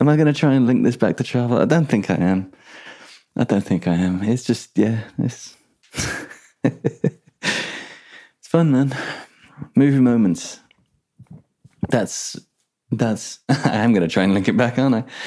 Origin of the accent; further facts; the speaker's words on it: Birmingham, West Midlands, United Kingdom; accent: Birmingham; I can't wait to get my Birmingham accent back.